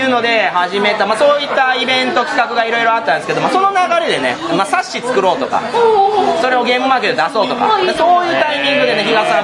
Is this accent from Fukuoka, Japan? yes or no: no; Tokushima, Japan; 私もみは徳島出身なんで、完全に四国